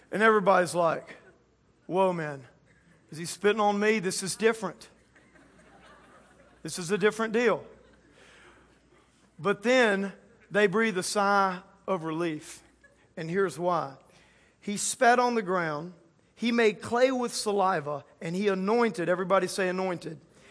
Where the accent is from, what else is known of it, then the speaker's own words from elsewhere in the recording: Louisiana, United States; So I'm from Louisiana. We like live in swamps, so it's like mud's everywhere.